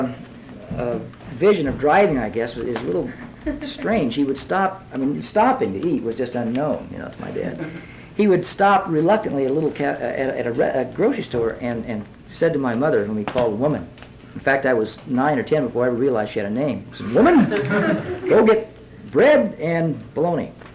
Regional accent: Illinois, United States; because we came from Southern Illinois, but every Christmas and summer was back to the farm in Southern Illinois.

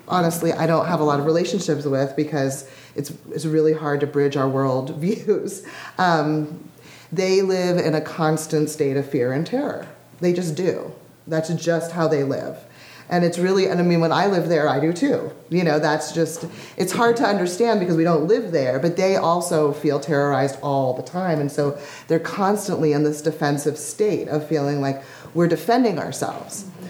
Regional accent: Pacific Northwest, United States; since I grew up in the Pacific Northwest, you know, our synagogue was shot up by neo-Nazis in Eugene when I was a kid.

